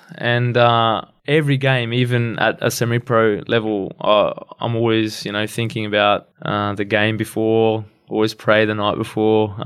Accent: Cairns, Queensland, Australia; Just growing up in Cairns, he was an icon for Australian football, and yeah, grew up in far north Queensland

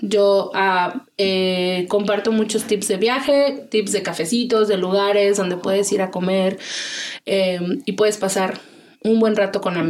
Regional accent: Guadalajara, Jalisco, Mexico; Soy de Guadalajara, estudié ciencias de la comunicación.

